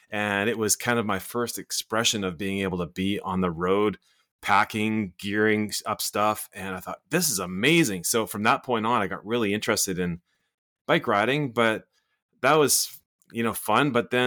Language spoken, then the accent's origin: English; Vancouver, British Columbia, Canada; So I grew up in the Vancouver area. Recently moved actually out of the city about 5 years ago. Me and my wife and our kids moved out here, and it's quite a different change. It's quiet out here, sort of semi-rural farming